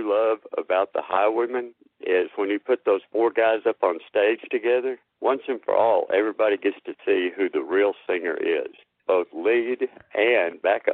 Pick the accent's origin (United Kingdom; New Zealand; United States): United States; Texas; Well, you know, I'm born and raised in Texas, and everything is better in Texas.